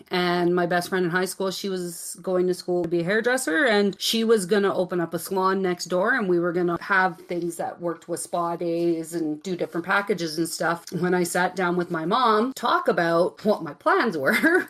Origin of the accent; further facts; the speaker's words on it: Strathmore, Alberta, Canada; also born or lived in Porcupine Plain; because we never lived anywhere long enough for me to say this is where I'm from. But now I can proudly say I'm from Strathmore.